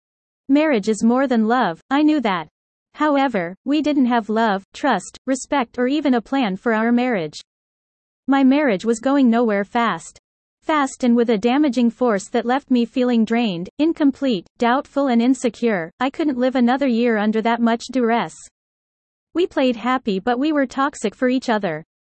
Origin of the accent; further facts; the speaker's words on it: Memphis, Tennessee, United States; I grew up in the South, Memphis, Tennessee, a part of the Bible Belt.